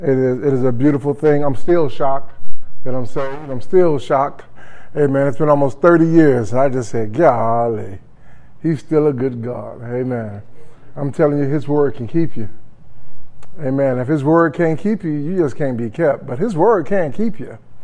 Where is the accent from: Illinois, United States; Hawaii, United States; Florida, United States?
Illinois, United States; Chicago; So I was born and half raised in Chicago, got jumped in a gang at a very early age.